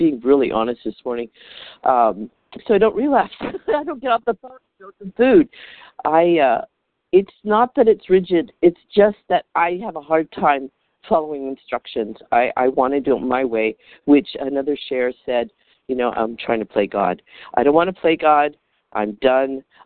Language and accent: English; California, United States; I'm from California